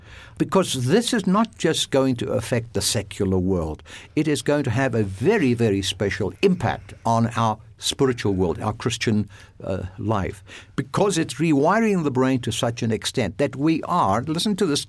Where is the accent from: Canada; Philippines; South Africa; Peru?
South Africa; when I was growing up in South Africa